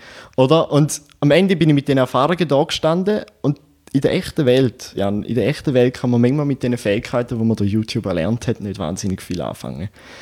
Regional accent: Eastern Switzerland, Switzerland; Sie hat Bandix Ost gewonnen, das ist so ein, bei uns in der Ostschweiz, weißt du?

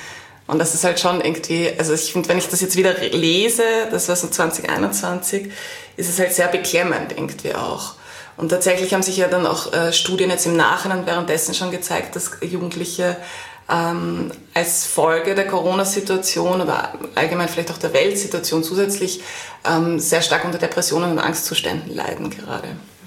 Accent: Vienna, Austria; ich bin in Wien geboren und auch in Wien aufgewachsen.

